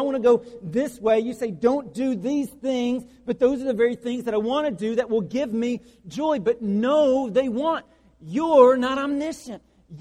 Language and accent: English; the South, United States; So you can't say, yeah, I'm a Christian. I was raised in the South.